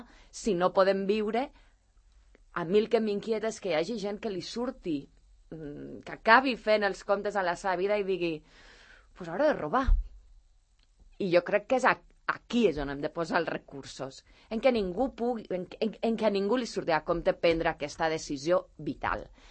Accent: La Floresta, Catalonia, Spain; Jo sóc de la Floresta, com ja sabeu

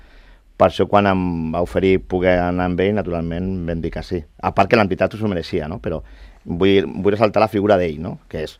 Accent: Catalonia, Spain; born there; som catalans, som nascuts a Catalunya

